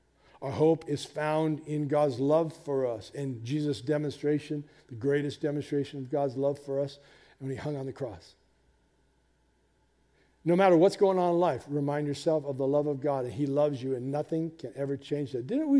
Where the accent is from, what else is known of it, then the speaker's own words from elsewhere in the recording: Simcoe, Ontario, Canada; When I was 16 in my hometown of Simcoe